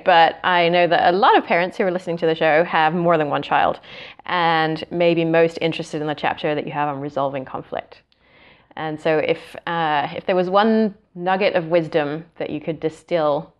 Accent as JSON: {"language": "English", "region": "England", "country": "United Kingdom", "said": "given that I'm English"}